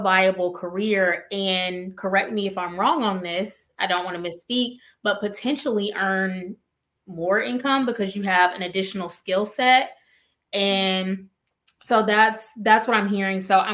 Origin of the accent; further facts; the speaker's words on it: Alabama, United States; moved away; I'm from Alabama, so I can attest to the world getting hotter. It's probably 100 degrees there right now. I mean, I'm exaggerating, but the point is, I believe it because I'm seeing this. I'm also from the Gulf Coast.